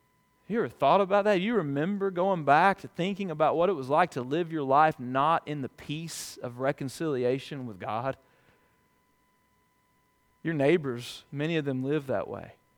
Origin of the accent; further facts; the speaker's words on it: Alabama, United States; When I was growing up in South Alabama, that was just something you call people.